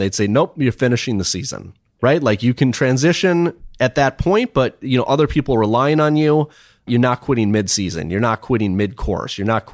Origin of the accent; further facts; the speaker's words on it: Minnesota, United States; So I played sports when I was a kid. I grew up in Minnesota.